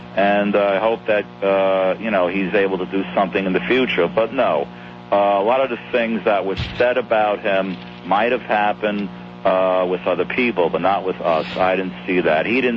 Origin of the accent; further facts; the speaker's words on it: Brooklyn, New York, United States; We came from the same neighborhood. He was from Brooklyn in the Bronx, and I was from Brooklyn, and they're from Queens.